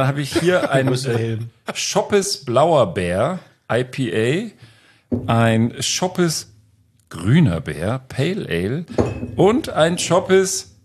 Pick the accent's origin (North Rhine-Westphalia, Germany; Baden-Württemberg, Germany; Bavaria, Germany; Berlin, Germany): Berlin, Germany; born there; ein kleines Mitbringsel aus meiner Geburtsstadt Berlin zeigen und geben